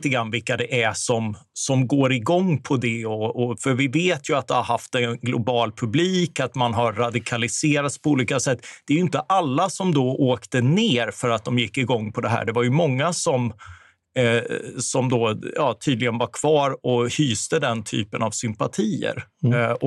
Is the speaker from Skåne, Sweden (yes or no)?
no; Karlskrona, Blekinge, Sweden; min hemstad Karlskrona